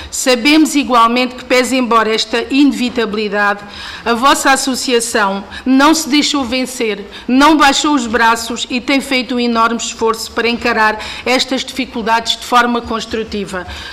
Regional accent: Alcácer do Sal, Setúbal, Portugal; que é também a minha região, sou de Alcácer do Sal.

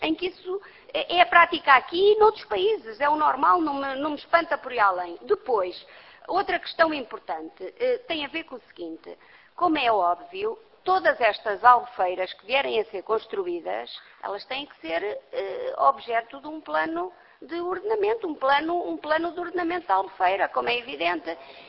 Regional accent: Portugal; nós todos somos do Portugal

